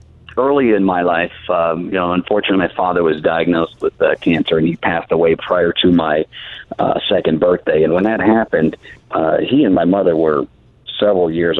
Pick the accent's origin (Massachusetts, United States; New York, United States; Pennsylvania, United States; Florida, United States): Florida, United States; Hollywood; Yeah, I was born and raised in Hollywood, Florida.